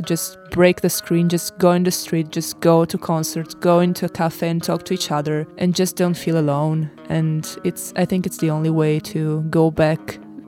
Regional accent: Piedmont, Italy; we were totally unsatisfied and sad and depressed in Italy because we are from Piemonte in the northwest.

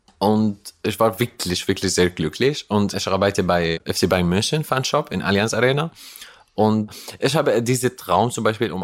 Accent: Syria; German is a second language; now in Munich, Germany; ich vermute, dass ich zurück nach Syrien nur reisen oder so, ja, 15 Tage oder ja, mein Heimatland zu sehen, mich zu erinnern.

